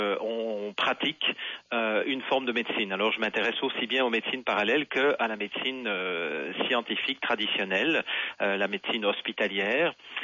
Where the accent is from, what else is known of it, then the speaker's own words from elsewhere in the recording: Belgium; now in Quebec, Canada; je suis un Belge émigré au Québec depuis 6 ans